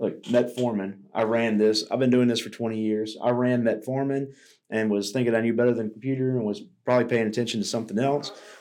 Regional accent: Louisiana, United States; But what I love about it is I'm from South Louisiana. I'm not the best speller.

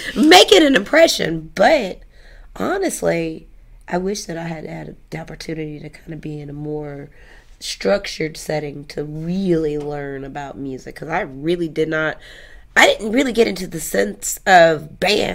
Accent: Huntsville, Alabama, United States; I grew up in Huntsville

